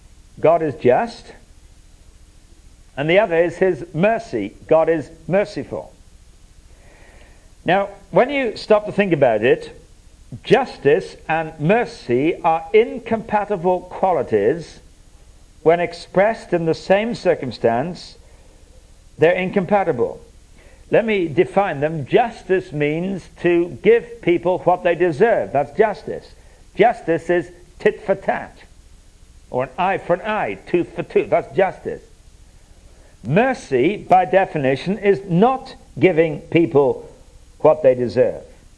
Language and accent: English; United Kingdom; I'm British and we drive on the other side of the road.